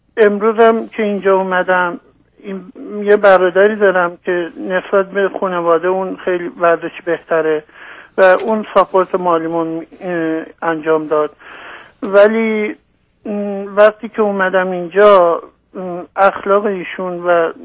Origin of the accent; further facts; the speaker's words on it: Iran; moved away as an adult; من حقیقتش یه جوانی هستم، 31 ساله، چند ماهی از ایران اومدم